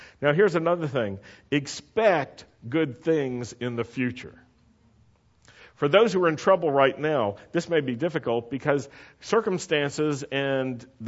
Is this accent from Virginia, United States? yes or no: yes; Roanoke, Virginia, United States; I grew up in Roanoke, Virginia, and as a young Jew, I always heard the bad news from Christians in the world around me.